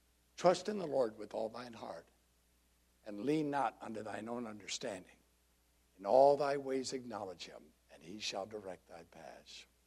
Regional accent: North Carolina, United States; I said, hi … from North Carolina.

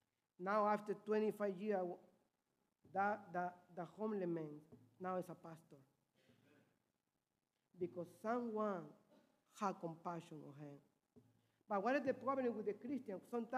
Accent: Peru; English is a second language; when I grew up in Peru, we knew a man

